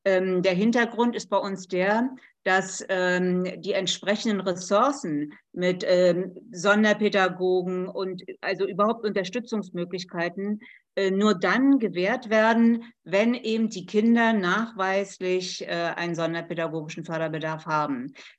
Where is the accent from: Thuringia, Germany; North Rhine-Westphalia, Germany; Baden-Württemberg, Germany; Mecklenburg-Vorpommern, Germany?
Mecklenburg-Vorpommern, Germany; ich komme zum Beispiel aus Mecklenburg-Vorpommern